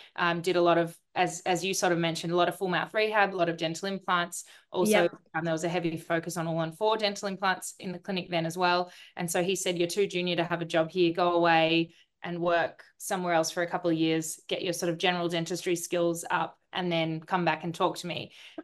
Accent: Melbourne, Victoria, Australia; I graduated dental school from Adelaide University in 2013. I was from Melbourne originally. So as soon as I graduated, came straight back to Melbourne.

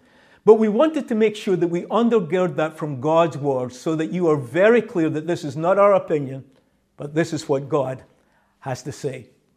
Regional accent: Peterhead, Scotland, United Kingdom; now in United States; But I would have to say, growing up in Peterhead, very little.

